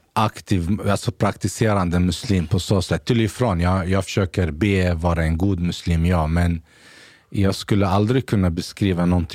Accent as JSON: {"language": "Swedish", "country": "Sweden", "tie": "born or raised there", "said": "hela min uppväxt här i Sverige"}